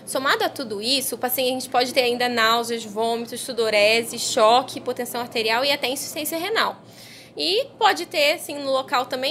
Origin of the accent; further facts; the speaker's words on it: São Paulo, Brazil; Eu, inclusive, sou aqui de São Paulo